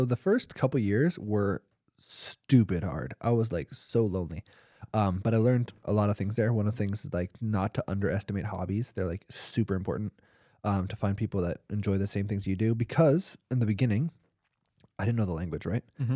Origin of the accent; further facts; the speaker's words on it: United States; first language English; now in Germany; And I come from the States, right? I have the privilege that my mother tongue is oftentimes the second language learned from somebody, right?